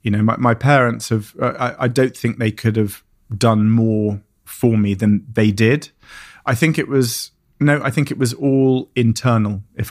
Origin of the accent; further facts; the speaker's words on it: England, United Kingdom; accent: posh; And for me, you can hear from my accent, you know, I'm posh.